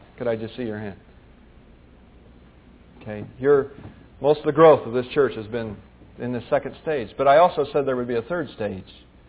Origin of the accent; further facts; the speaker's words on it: China; now in United States; I remember city gates as a kid growing up in China